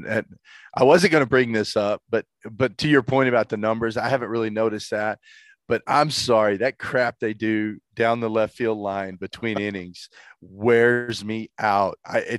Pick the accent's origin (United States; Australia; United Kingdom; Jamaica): United States; Winslow, Arkansas; I grew up in Winslow, Arkansas, so I know how mean a raccoon can be.